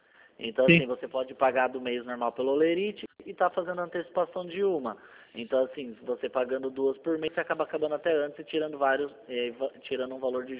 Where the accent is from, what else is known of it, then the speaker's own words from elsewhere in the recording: Sorocaba, São Paulo, Brazil; Não, eu sou daqui de Sorocaba.